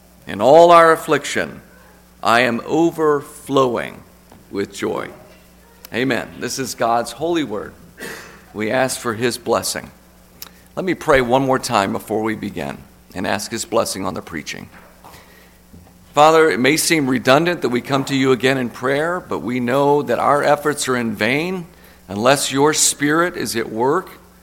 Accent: Lubbock, Texas, United States; When I was growing up, and I grew up in Texas, I remember for the first time, this was in Lubbock, Texas, I probably was 10 years old

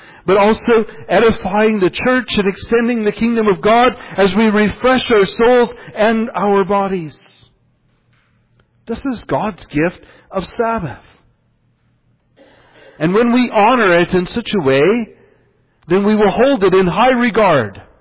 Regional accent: Iowa, United States; I grew up in Northwest Iowa. I'm not saying Northwest Iowa is a perfect place by any means.

